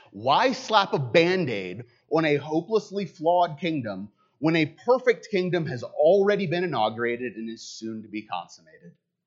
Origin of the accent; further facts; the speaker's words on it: the South, United States; You have to remember, I'm a Southerner.